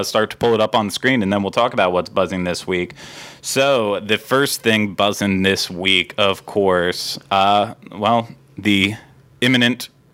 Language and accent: English; Pennsylvania, United States; So I grew up in Pennsylvania, and the theme park right in Pittsburgh area is Kennywood.